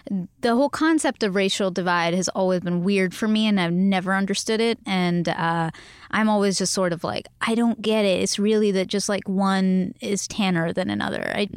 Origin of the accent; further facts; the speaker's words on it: Canada; which has always been really strange for me because I'm Canadian.